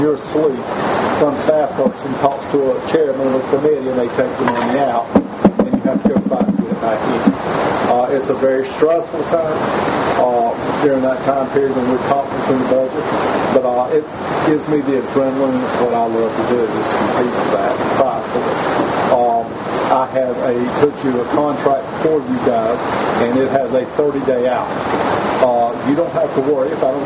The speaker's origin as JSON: {"language": "English", "region": "Florida", "country": "United States", "said": "I'm from a small county myself. I'm from Lafayette County."}